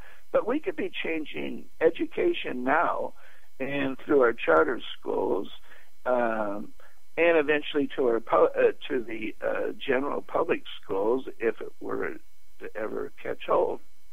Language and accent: English; California, United States; And frankly, look at California, where I, as a Californian, voted, and the the votes didn't matter, you know.